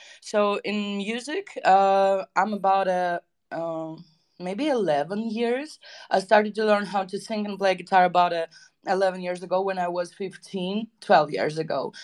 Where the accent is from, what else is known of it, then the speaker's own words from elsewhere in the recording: Siberia, Russia; where I'm from Siberia. I was born in Siberia. Right now, I'm just traveling everywhere